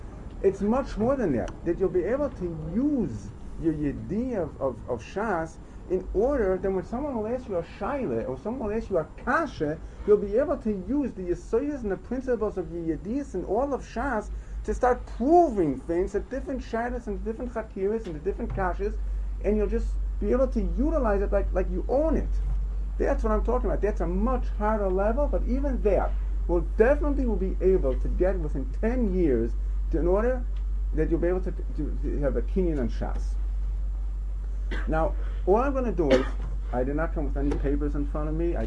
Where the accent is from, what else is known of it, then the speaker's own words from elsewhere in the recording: Chicago, Illinois, United States; I was brought up in Chicago, and then I used to know how to talk, at least the way street language, what they say.